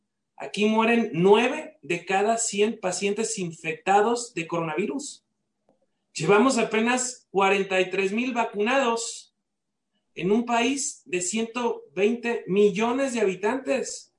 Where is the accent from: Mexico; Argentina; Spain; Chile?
Mexico; Michoacán; En el caso de Michoacán, mi tierra